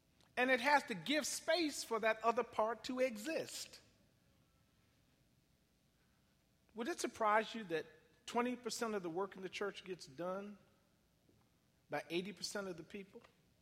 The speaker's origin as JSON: {"language": "English", "town": "Cleveland", "region": "Ohio", "country": "United States", "said": "Now, I'm going to throw this in as a bonus because I'm from Cleveland."}